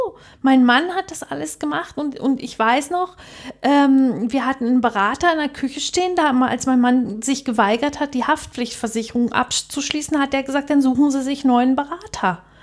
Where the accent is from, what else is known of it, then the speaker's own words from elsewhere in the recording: East Germany, Germany; als Ossi-Kind